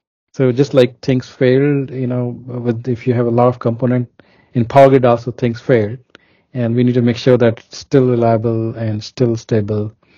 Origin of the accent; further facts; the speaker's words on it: Uttar Pradesh, India; moved away as an adult; now in United States; Yeah, so I was born in a small village at in India at in UP, Uttar Pradesh, and then I went to school there in multiple different city, but all in Uttar Pradesh, India.